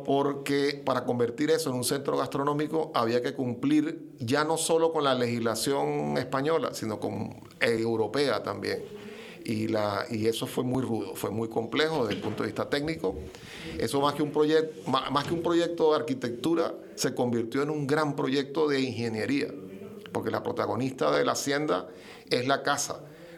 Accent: Venezuela; born there; Yo soy nacido en Venezuela, de madre canaria, herreña del Pinar del Hierro, padre italiano

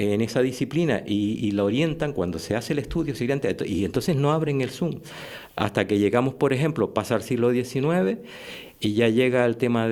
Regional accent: Canary Islands, Spain; Los canarios estamos muy identificados con Sevilla porque somos provincia eclesiástica de Sevilla

